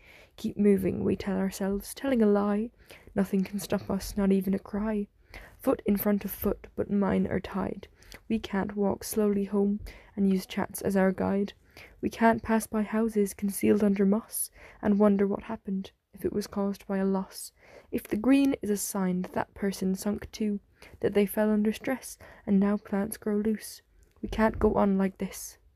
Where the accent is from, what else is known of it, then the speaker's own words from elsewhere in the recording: County Kerry, Ireland; I'm 16 years old and I'm from Kerry in Ireland.